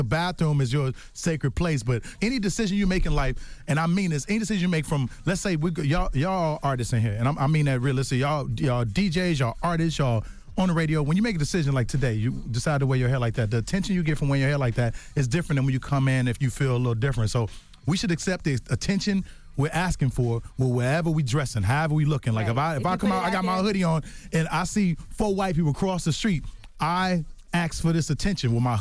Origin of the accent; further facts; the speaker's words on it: Chicago, Illinois, United States; now in Los Angeles, United States; Because I'm from Chicago.